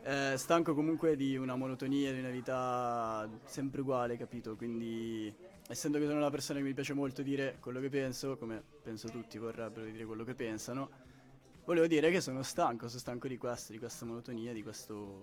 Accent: South Africa; first language English; Italian is a second language; now in Italy; io sono per metà sudafricano, la mia prima lingua è l'inglese, parlo anche in inglese, uso molto slang

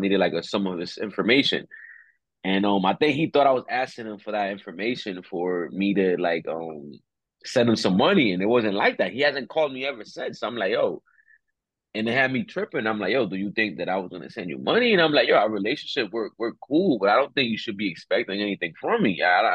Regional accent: Dominican Republic; And then we come from Dominican Republic.

